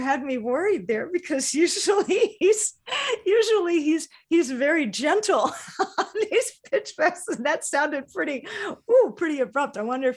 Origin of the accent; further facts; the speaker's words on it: Hawaii, United States; as a multicultural person growing up in Hawaii and experiences that I had.